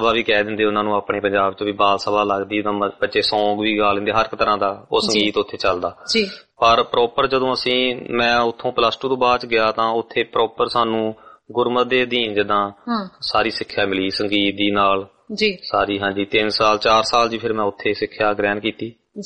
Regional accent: Momanwal, Punjab, India; ਮੇਰਾ ਪਿਛੋਕੜ, ਮੇਰਾ ਜੋ ਪਿੰਡ ਹੈ ਉਹ ਡਿਸਟ੍ਰਿਕਟ ਗੁਰਦਾਸਪੁਰ ਦੇ ਅੰਡਰ ਆਉਂਦਾ ਹੈ ਜੀ, ਮਹਿਤਾ ਘੁਮਾਨ ਦੇ ਨਜ਼ਦੀਕ ਪੈ ਜਾਂਦਾ ਪਿੰਡ ਮੋਮਨਵਾਲ, ਤਾਂ ਉੱਥੋਂ ਦਾ ਮੈਂ ਜੰਮਪਲ ਹਾਂ ਜੀ। ਤਾਂ ਉੱਥੋਂ ਹੀ ਮੈਂ ਆਪਣੀ ਜਿਹੜੀ ਵਿਦਿਆ, ਸਕੂਲੀ ਵਿਦਿਆ ਉੱਥੋਂ ਪ੍ਰਾਪਤ ਕੀਤੀ ਜੀ, ਪਲੱਸ ਟੂ ਤੱਕ ਪਹਿਲਾਂ।

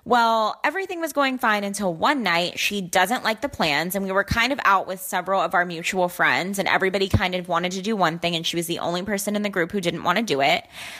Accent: Dallas, Texas, United States; I'm 22 and from Dallas, Texas.

